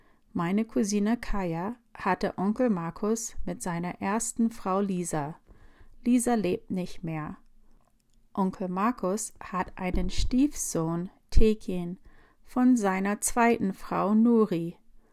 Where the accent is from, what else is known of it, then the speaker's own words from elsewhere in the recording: Hanover, Lower Saxony, Germany; ich bin 20 Jahre alt. Ich komme aus Hannover.